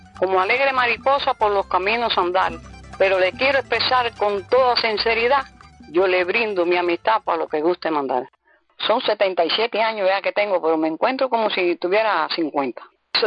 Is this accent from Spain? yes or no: no; Guanaroca, Cienfuegos, Cuba; yo nací en Guanaroca. Dice, en Guanaroca nací, en Guanaroca me crié, en Guanaroca me casé y en Guanaroca viví. En Guanaroca seguí trabajando con papá.